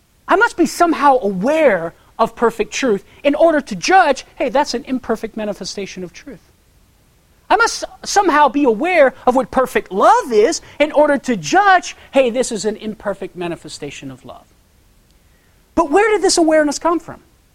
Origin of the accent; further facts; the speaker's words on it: Louisiana, United States; moved away as an adult; Listen, I'm from Louisiana, okay? That's where I was born and raised. I've only been here in the Pacific Northwest 3.5 years, almost 4 years.